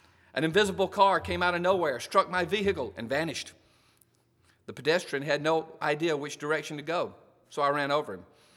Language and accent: English; Alabama, United States; And I love my home state of Alabama.